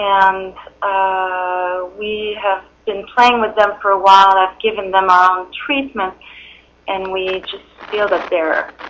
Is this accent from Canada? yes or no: yes; Quebec, Canada; Well, I was a tiny little girl growing up in Quebec and loved to sing